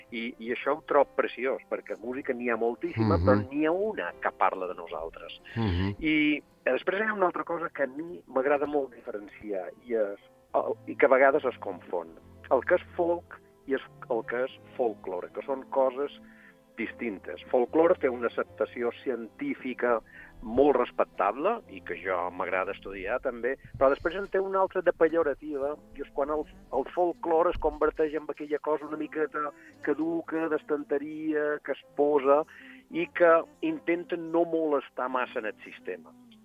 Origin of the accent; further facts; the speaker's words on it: Bunyola, Balearic Islands, Spain; jo tenia 12 anys, i aleshores, en el meu poble, aquí a Bunyola